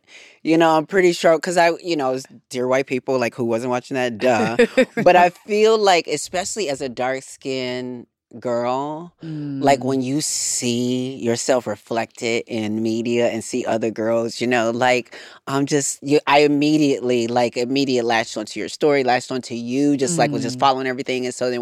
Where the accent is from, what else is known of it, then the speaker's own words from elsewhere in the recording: Racine, Wisconsin, United States; And I grew up in one of the hoods in Wisconsin. And, you know, Racine, Wisconsin, it was such a small town